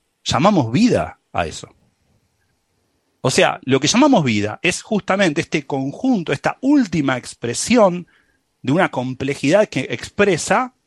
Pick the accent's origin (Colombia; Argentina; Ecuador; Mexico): Argentina; Buenos Aires; accent: San Telmo; Perdón por mi acento de San Telmo.